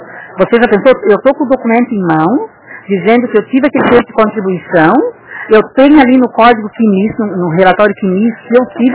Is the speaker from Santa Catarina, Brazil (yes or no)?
yes; Biguaçu, Santa Catarina, Brazil; eu sou aqui de Biguaçu